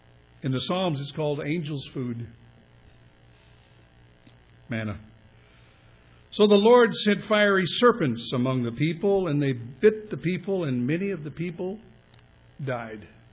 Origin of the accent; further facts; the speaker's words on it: California, United States; My parents warned me about snakes when we grew up in Southern California